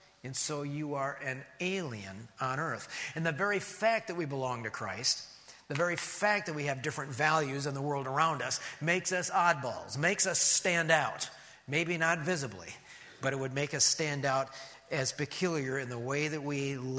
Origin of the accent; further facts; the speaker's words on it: United States; I'm an American